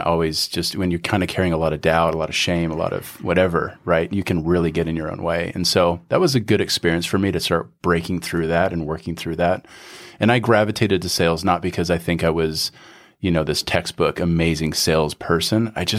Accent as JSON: {"language": "English", "town": "Calgary", "region": "Alberta", "country": "Canada", "moved": "yes", "lives_now": "United States", "said": "I'm originally from Calgary, Canada."}